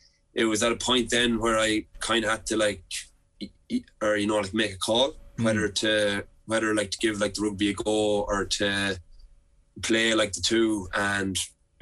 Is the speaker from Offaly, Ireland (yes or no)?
yes; Birr, Offaly, Ireland; Obviously, you know, like I'm from Birr